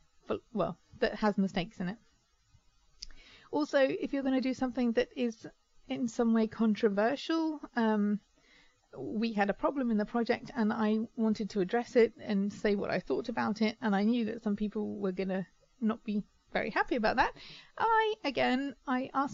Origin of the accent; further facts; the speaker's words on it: England, United Kingdom; I'm English. I live in the UK. I know nothing about German banks.